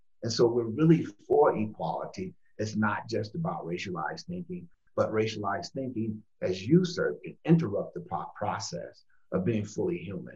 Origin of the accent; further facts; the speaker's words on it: United States; born there; I am a racist, because I was born in America